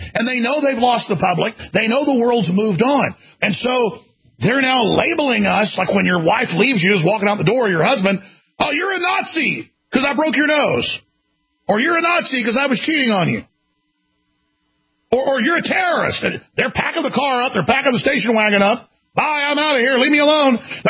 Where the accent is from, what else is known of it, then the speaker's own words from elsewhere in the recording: Dallas, Texas, United States; I was growing up in Dallas, and the only place you could get beer was a black neighborhood.